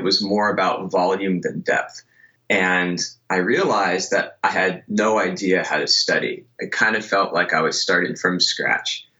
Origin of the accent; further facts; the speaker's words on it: Los Angeles, California, United States; So I grew up in Los Angeles, and then for my undergrad, I went